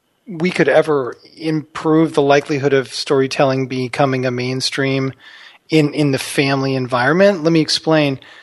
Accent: Texas, United States; And we'd always want to hear about stories about our grandparents and growing up in Texas with both my parents.

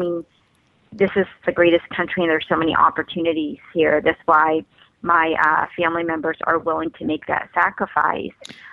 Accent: Philippines; born there; moved away; So I was born in the Philippines, very humble beginnings, and there was only one bathroom.

